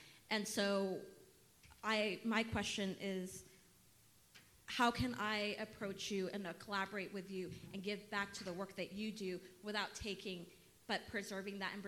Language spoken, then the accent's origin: English; Houston, Texas, United States; But so I'm from Houston, and all of this resonates so much